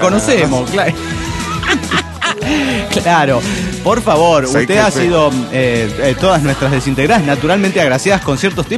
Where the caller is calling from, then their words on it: Santa Clara, California, United States; desde Santa Clara, California.